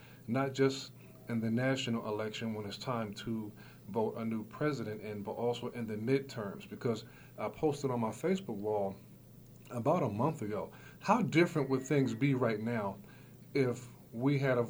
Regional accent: Brooklyn, New York, United States; I told her before the show that I'm from Brooklyn

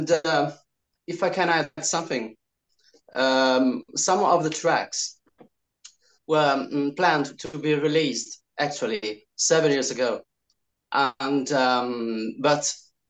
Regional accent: Rome, Lazio, Italy; now in Milan, Italy; Actually, I'm from Rome.

